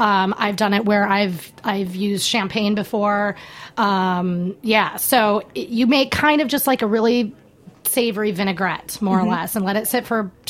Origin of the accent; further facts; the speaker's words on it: Wisconsin, United States; But, you know, I'm from Wisconsin, so I cook brats in beer.